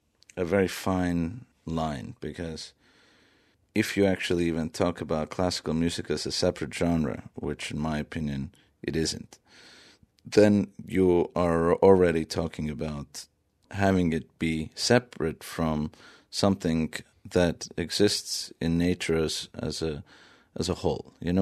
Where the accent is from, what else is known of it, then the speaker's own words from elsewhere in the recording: Tallinn, Harju County, Estonia; I'm from Tallinn, you know.